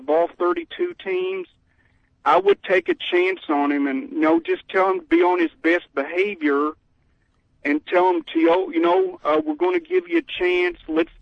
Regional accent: Raton, New Mexico, United States; I'm from Raton, New Mexico.

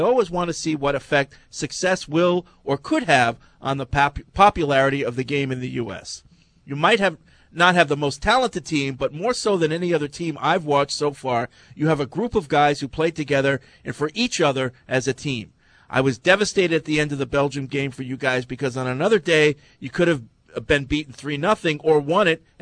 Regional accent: Ireland; Finally, being Irish, I know how patronizing it can be to hear others tell how brave and courageous you are in defeat

